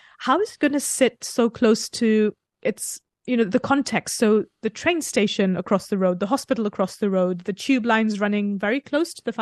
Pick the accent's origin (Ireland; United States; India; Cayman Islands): India; it is something that I felt was quite normal and intrinsic to me growing up in India.